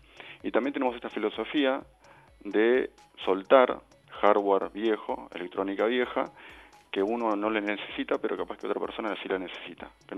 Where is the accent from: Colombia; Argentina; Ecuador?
Argentina; Buenos Aires; En el caso en mi caso, que soy de CABA, es la célula CABA